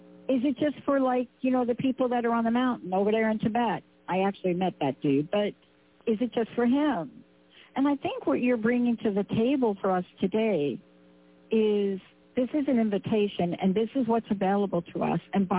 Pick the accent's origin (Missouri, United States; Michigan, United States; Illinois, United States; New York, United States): New York, United States; I grew up in the East Coast and in New York